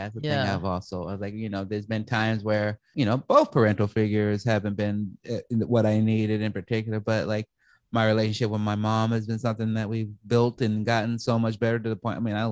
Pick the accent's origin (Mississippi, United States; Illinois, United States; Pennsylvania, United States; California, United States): Illinois, United States; Chicago; Growing up in Chicago, she always wanted to instill us with culture and show us that, you know, life was bigger than Southside Chicago.